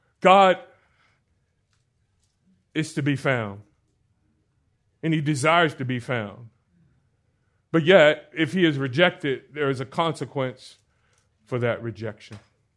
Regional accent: Orlando, Florida, United States; I grew up in Orlando.

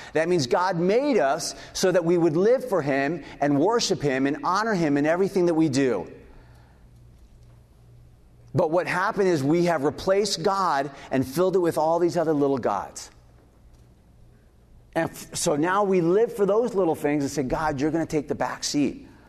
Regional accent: Peru; also born or lived in Ecuador; now in United States; I grew up in Peru, went to boarding school in Ecuador, and I remember when I came back to the States, we lived in Tennessee for 1 year

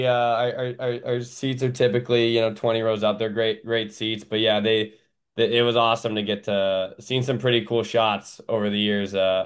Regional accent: Toronto, Ontario, Canada; growing up in Toronto, most kids are really just focused on the OHL, and that's the dream, that's the goal. For me, just because of my American background and my family, I was always really hoping to go to college one day.

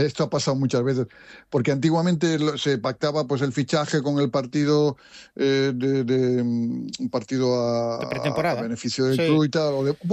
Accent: Vigo, Galicia, Spain; Yo recuerdo en Coruña, yo soy de Vigo

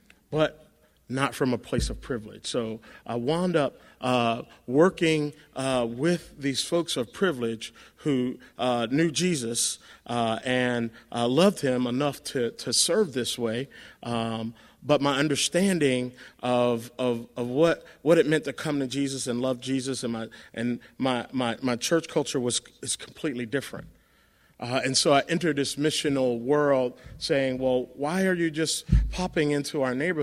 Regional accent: Philadelphia, Pennsylvania, United States; moved away as an adult; now in Atlanta, United States; I grew up in Philadelphia.

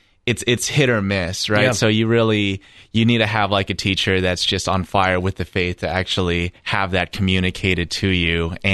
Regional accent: Toronto, Ontario, Canada; I grew up in Toronto, Ontario. I was baptized Catholic, but I grew up in a pretty nominally Catholic household.

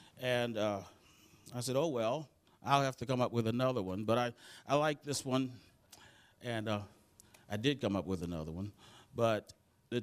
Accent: Baltimore, Maryland, United States; now in Cincinnati, United States; But as Pastor Wilder showed you what was happening in Baltimore, my hometown, I get to show you what is happening in Cincinnati.

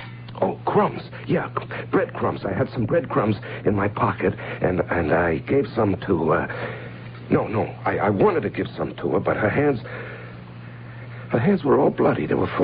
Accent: Cincinnati, Ohio, United States; Well, I grew up in Cincinnati.

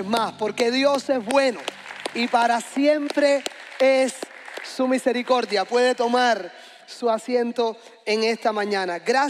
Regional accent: Cuba; Soy originalmente de Cuba y, como quizás usted se ha percatado, los cubanos hablamos alto, rápido.

